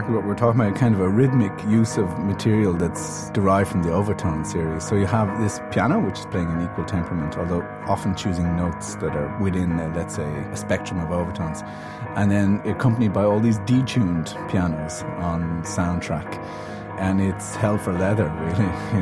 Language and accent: English; Ireland; I'm Irish, not English